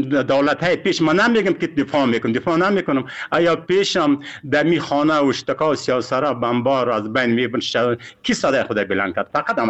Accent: Afghanistan; ما افغان هستیم، مسلمان هستیم،

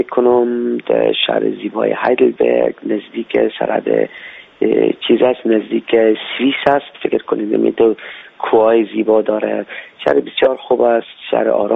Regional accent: Afghanistan; خب میفهمم که من افغان هستم، پدر مادر من میگه افغان هستن و از هرات هستن

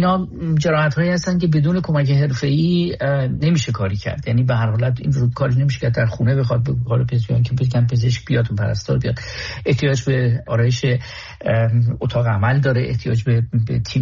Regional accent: Iran; now in Munich, Germany; فقط به عنوان یک ایرانی میتونم بگم که به همگی افتخار میکنم.

